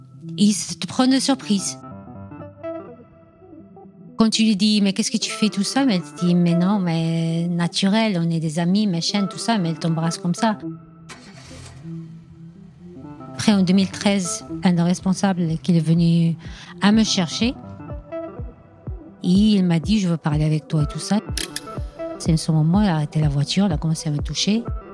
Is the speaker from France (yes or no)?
no; Spain; also born or lived in Tangier, Morocco; Je suis d'origine de Tanger, Maroc. Mais j'ai grandi en Espagne.